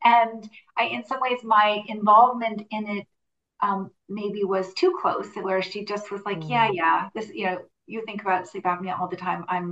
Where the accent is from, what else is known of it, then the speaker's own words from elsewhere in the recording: New York City, New York, United States; We grew up in New York City, so it was a very different